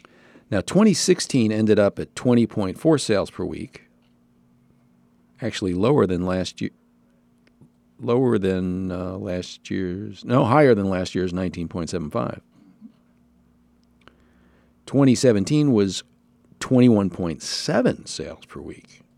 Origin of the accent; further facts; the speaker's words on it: New York, United States; And I grew up in New York. In New York, the guy would have like rolled into me and blew his horn.